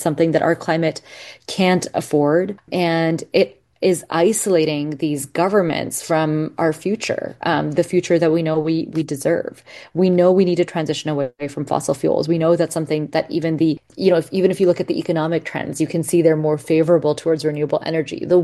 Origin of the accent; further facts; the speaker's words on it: Pakistan; I come from Pakistan, and Pakistan is leading the way with solar energy